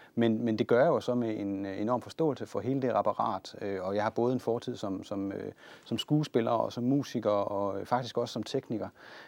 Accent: Central Denmark Region, Denmark; also born or lived in Jutland; jeg er født og opvokset i Vestjylland, sådan den tidlige del af min barndom. Jeg tror faktisk jeg har boet 20 steder rundt omkring i Jylland

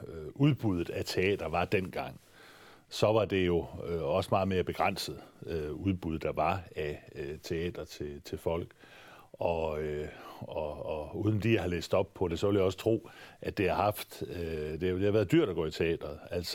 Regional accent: Mors, North Denmark Region, Denmark; der hvor jeg er født og opvokset på Mors på det tidspunkt

